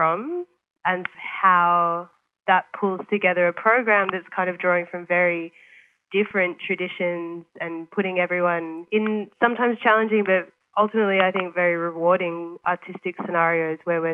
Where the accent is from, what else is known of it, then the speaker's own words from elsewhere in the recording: Melbourne, Victoria, Australia; I'm from Melbourne, and I grew up in the outer eastern suburbs